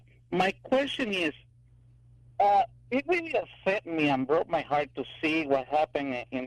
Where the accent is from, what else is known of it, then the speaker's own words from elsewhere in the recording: Aguadilla, Puerto Rico; I was born and raised in Puerto Rico, in the town of Aguadilla